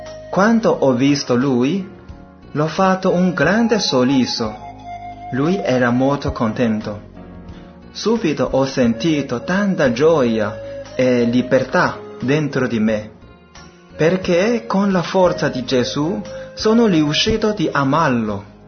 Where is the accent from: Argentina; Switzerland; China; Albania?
China; Italian is a second language; now in Italy; sono cinese. Quando avevo 9 anni, cioè 20 anni fa, tutta la mia famiglia abbiamo ricevuto il battesimo.